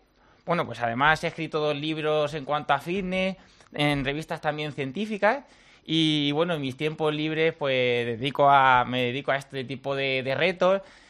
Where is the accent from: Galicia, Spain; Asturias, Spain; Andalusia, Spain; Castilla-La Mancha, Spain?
Castilla-La Mancha, Spain; Cabaña de la Sagra; Bueno, soy de un pueblo de Toledo que se llama Cabaña de la Sagra.